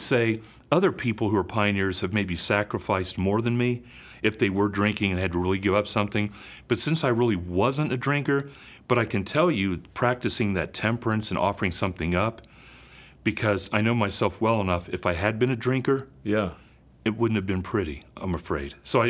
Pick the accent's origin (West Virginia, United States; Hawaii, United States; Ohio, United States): Ohio, United States; I grew up in the Central Ohio Irish community, where St. Patrick Church is like the heart of the Irish.